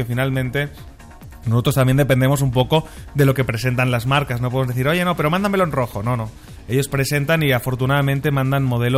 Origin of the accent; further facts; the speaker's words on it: Barcelona, Catalonia, Spain; Yo soy de Barcelona. Exacto. Y los catalanes tenemos la misma fama que los regios.